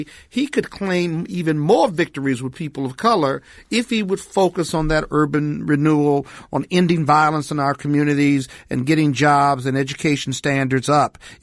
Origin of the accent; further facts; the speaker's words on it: Joliet, Illinois, United States; I'm from Joliet, Illinois, so.